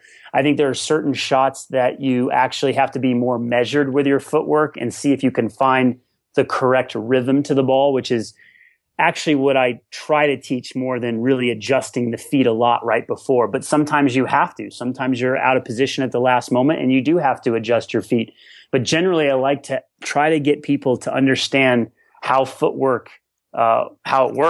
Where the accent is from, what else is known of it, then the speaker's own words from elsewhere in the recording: Colorado, United States; growing up in Colorado, high altitude